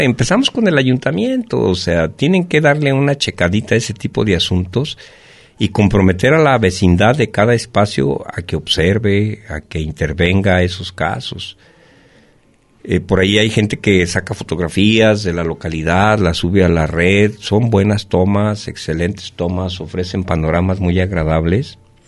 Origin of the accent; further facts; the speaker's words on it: Colotlán, Jalisco, Mexico; somos de Colotlán, porque estamos bien lejos de la ciudad, a 180 kilómetros